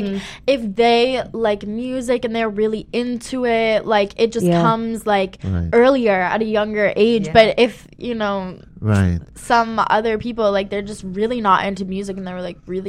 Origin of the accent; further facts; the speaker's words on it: Miami, Florida, United States; again, I come from Miami. The music there is so diverse and so culturally open, you know.